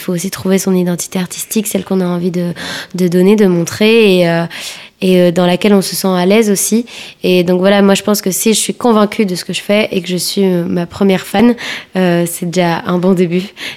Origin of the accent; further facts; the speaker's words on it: Belgium; En tant que Belge, franchement, c'est vraiment pas mal.